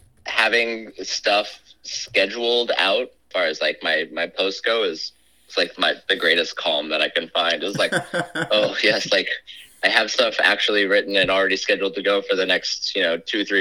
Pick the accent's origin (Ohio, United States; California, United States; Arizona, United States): California, United States; I don't know, growing up in California, Sacramento is a place nobody thinks about